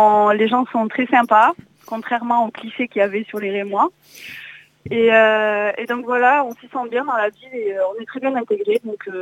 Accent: Nouvelle-Aquitaine, France; elles sont super contentes d'avoir deux landaises dans l'équipe, les dirigeants aussi, ils adorent notre accent.

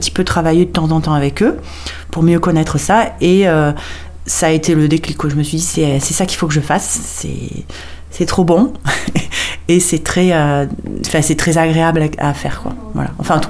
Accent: Mont-de-Marsan, Nouvelle-Aquitaine, France; je suis originaire de Mont-de-Marsan, donc je suis née à Mont-de-Marsan, originaire d'une famille de 4 enfants, dont je suis la dernière.

